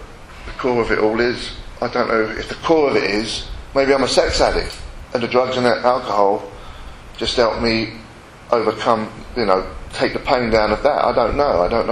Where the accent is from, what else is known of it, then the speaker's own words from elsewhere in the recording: Shepherd's Bush, London, United Kingdom; I was brought up in Annesmouth and Shepherd's Bush